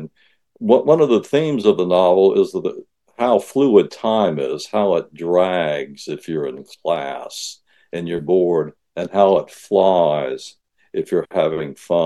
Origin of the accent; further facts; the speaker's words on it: Somerville, United States; rather than Dublin in 1906, Somerville, my hometown, in 1970